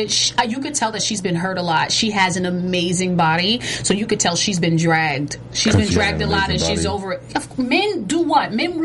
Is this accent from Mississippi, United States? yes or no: no; New York City, New York, United States; I'm a New Yorker.